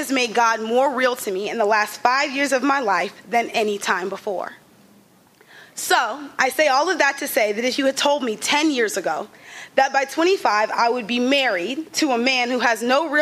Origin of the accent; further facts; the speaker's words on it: Mesquite, Texas, United States; I'm originally from Mesquite, Texas, which is a suburb just outside of Dallas.